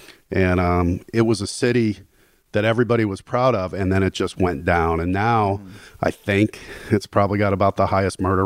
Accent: Gary, Indiana, United States; So I grew up in Gary, where most people work in the steel mills. It's very blue collar town.

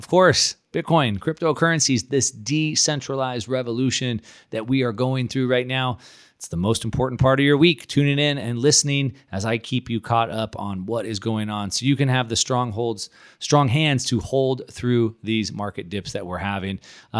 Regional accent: California, United States; now in Puerto Rico; So like we're both from California.

